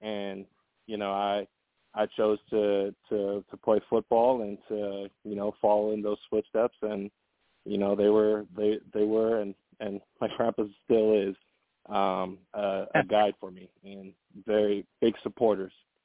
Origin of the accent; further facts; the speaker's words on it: Hawaii, United States; I grew up in Hawaii, and so volleyball is another top sport over there.